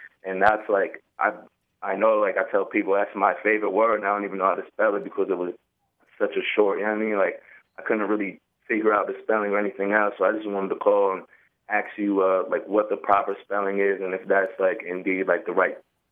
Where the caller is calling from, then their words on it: Hartford, Connecticut, United States; I'm calling from Hartford, Connecticut.